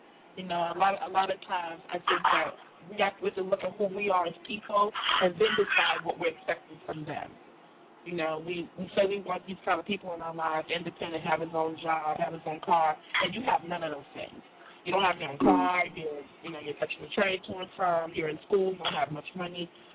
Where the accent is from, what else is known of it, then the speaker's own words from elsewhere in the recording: New York, United States; moved away as an adult; now in Georgia, United States; When I'm a New Yorker. I lived in New York all of my adult life until I graduated from college, and then I moved to Georgia.